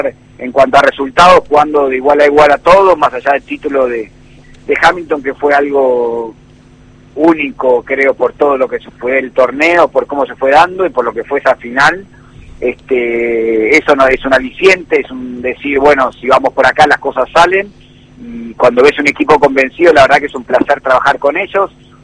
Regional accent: Argentina; la pasión más linda que tenemos como argentinos

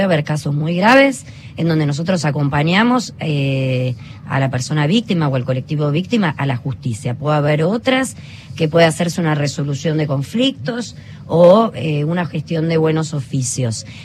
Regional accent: Argentina; como argentinos

